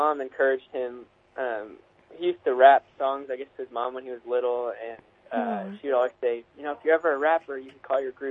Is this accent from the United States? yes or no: yes; Colorado, United States; now in Nashville, United States; I'm actually from Colorado.